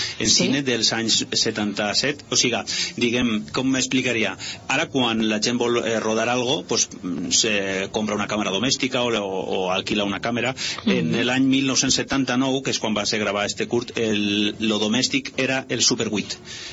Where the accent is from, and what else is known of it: Vila-real, Valencian Community, Spain; born or raised there